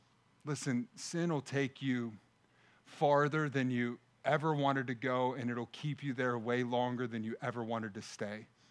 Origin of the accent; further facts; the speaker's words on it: Pennsylvania, United States; I'm proud to say that I am from the Pittsburgh area. I am from the Mon Valley, born and raised.